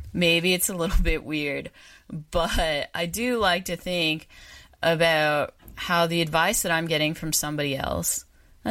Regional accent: Australia; accent: Australian; G'day, mate. That's my Australian accent, and this is This Australian Life.

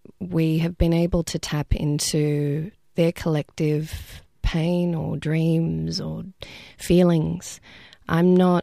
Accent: New South Wales, Australia; we're all women of colour, we're all from Western Sydney

